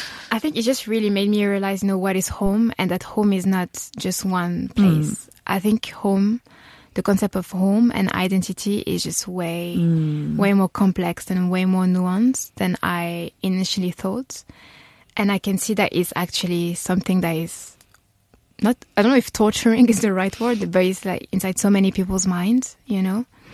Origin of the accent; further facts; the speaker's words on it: France; So yes, I did grow up in France. My dad is from Tunisia. My mom is from Martinique.